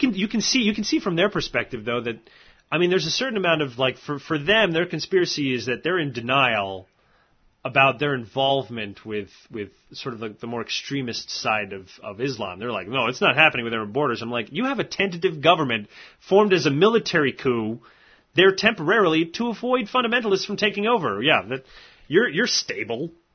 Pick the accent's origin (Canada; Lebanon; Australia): Canada; as a Canadian, it's like the border is there